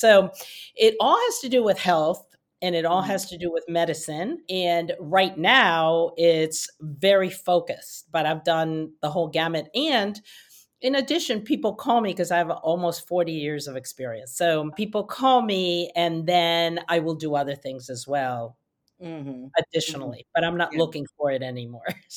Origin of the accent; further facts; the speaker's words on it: Argentina; I became naturalized because I'm from Argentina. And at 18, I became naturalized so I could apply to medical schools.